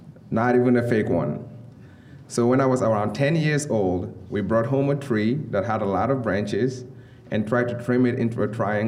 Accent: Nigeria; Growing up in Nigeria, you had to find something else to make the holiday special.

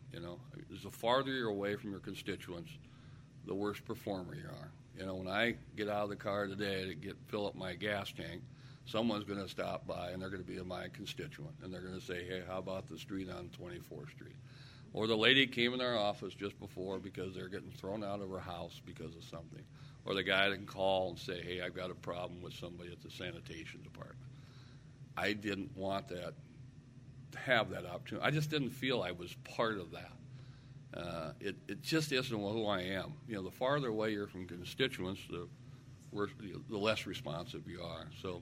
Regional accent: Council Bluffs, Iowa, United States; I'm from Western Iowa, Council Bluffs, mayor, da-da-da.

